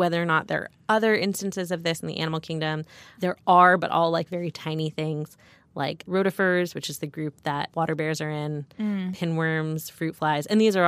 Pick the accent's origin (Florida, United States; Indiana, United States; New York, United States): New York, United States; but as a New Yorker, I have to say